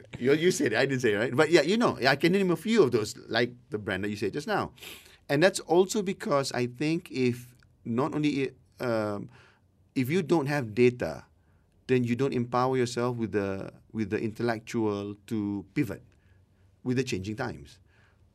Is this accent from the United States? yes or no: no; Malaysia; Well, here's where I'm coming from. I'm Malaysian.